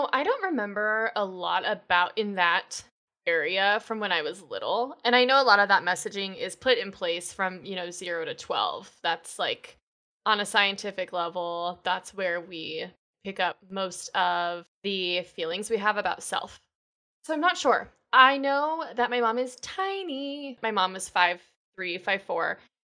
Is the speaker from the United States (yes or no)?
yes; Michigan, United States; I grew up in Michigan